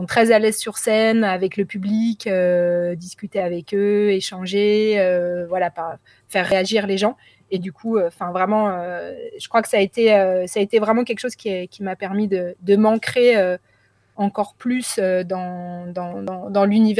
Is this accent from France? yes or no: yes; Paris, Île-de-France, France; born or raised there